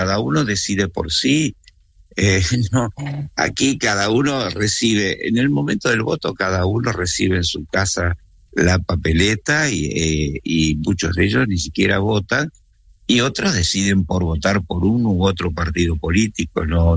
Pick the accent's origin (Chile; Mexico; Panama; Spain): Spain; los que somos españoles y vivimos aquí, que somos muchos